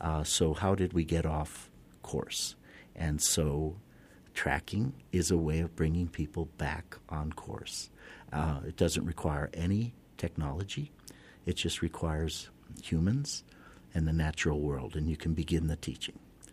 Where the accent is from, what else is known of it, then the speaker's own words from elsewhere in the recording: Australia; And I taught at his school when I came from Australia.